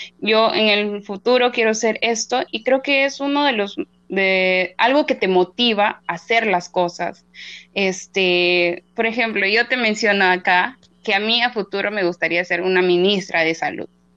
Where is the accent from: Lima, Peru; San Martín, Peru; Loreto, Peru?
San Martín, Peru; Awajún; puedo decir orgullosamente que soy Ahuajún. Vengo de la región de San Martín, distrito de Ahuajún, y tengo la dicha de tener a mis padres que son Ahuajún. En realidad toda mi familia.